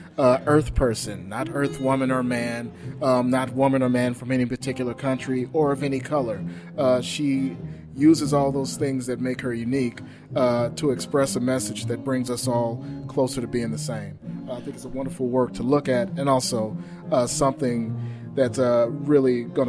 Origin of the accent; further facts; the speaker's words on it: St. Louis, Missouri, United States; I grew up in St. Louis, Missouri, listening to … some of the giants of the blues